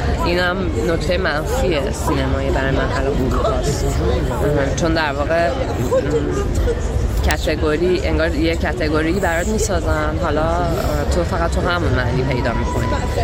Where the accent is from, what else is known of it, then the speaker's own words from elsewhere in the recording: Iran; من به عنوان یه ایرانی